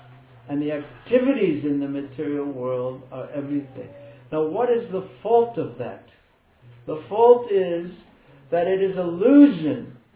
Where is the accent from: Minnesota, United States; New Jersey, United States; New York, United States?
New York, United States; Because I grew up in New York, just by the ocean.